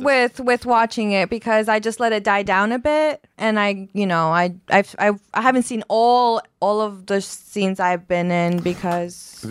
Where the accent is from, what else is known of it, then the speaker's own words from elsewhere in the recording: Florida, United States; I'm from Florida, but I'm like from Polk County, so I'm not from Miami like she is.